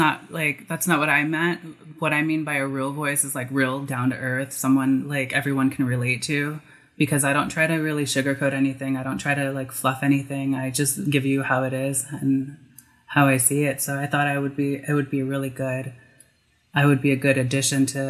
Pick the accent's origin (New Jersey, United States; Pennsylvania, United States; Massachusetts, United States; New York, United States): New York, United States; So I've noticed that having the pleasure of being born here, I've been able to be around a bunch of different influences, a bunch of different cultures, perspectives.